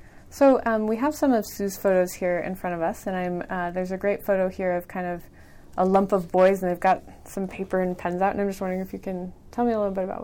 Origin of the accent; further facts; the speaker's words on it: Colorado, United States; now in Iowa, United States; I don't know how they score them here in Iowa because I'm from Colorado, but you would score points as a team.